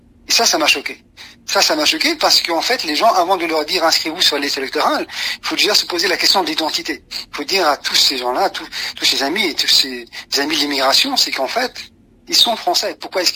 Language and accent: French; France; La France, c'est aussi manger du couscous, boire du thé et … Et je suis français.